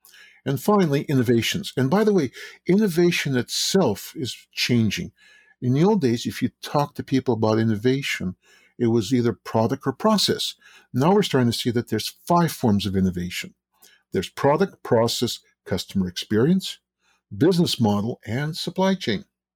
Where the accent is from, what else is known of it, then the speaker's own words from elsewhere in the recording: Canada; I'm originally from Canada